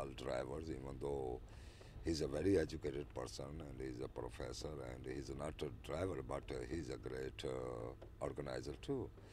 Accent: Pakistan; I'm from Pakistan.

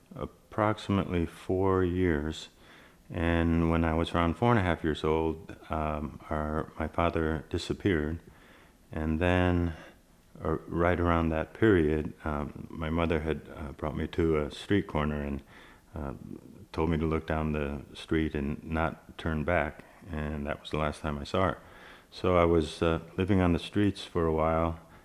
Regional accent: Bloomington, Indiana, United States; I am from Bloomington, Indiana.

